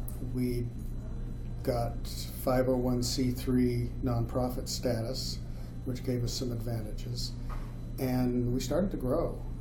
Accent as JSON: {"language": "English", "region": "Utah", "country": "United States", "said": "We both have the same roots, and we're both from Utah"}